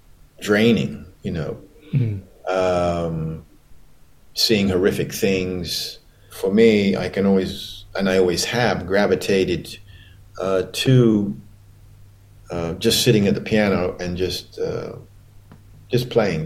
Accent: Abingdon, South East England, United Kingdom; also born or lived in Yemen / Acton / Kew Gardens; I wasn't born in England. I was born in Yemen because my father was drafted into the Royal Air Force. But, you know, formative years. So we lived in Oxford. We lived on the Royal Air Force Base in Abingdon, in Oxford.

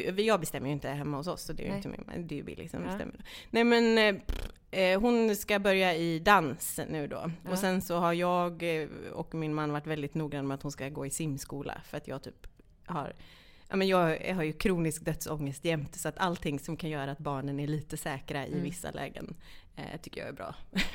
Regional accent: Gothenburg, Västra Götaland County, Sweden; accent: Gothenburg dialect; ofta när jag är i Stockholm så tycker folk liksom att jag pratar väldigt mycket göteborgska.

